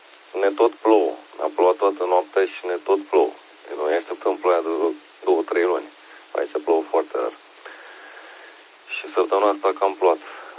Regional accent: Romania; Suntem români și asta ne ocupă tot timpul.

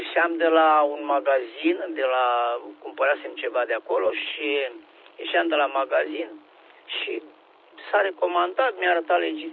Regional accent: Romania; moved away; noi eram imigranti, eram din Europa, eram din România, eram om bătrân, așa, și a fost ok

